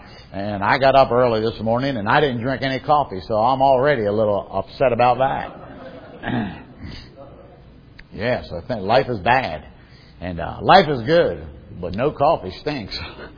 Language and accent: English; United States; because I'm an American. I've been an American for 62 years, all of my life.